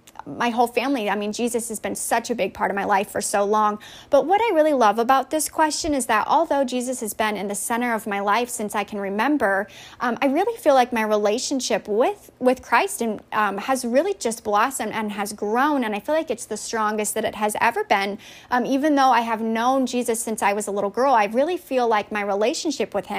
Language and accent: English; Nashville, Tennessee, United States; I am talking with you all from the States, the United States. I'm from Nashville, Tennessee.